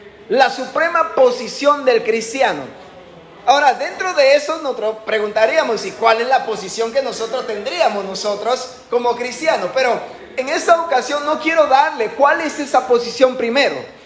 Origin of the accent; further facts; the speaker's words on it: Panama; now in Guatemala; pues soy panameño. Pues aquí es, nos casamos aquí en Guatemala